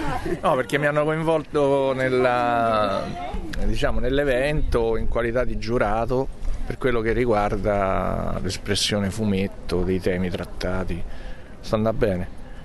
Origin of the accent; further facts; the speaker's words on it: Gaeta, Lazio, Italy; Devo ammettere che è una realtà che non conosco, perché io non sono di Roma. Io sono di Gaeta, quindi è un paesino abbastanza, almeno nel tempo, immune a questo tipo di dinamiche così drammatiche.